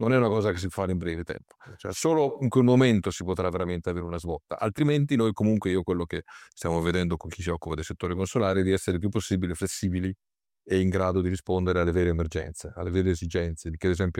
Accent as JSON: {"language": "Italian", "town": "Trento", "region": "Trentino-Alto Adige", "country": "Italy", "said": "anche a Trento, da dove vengo io"}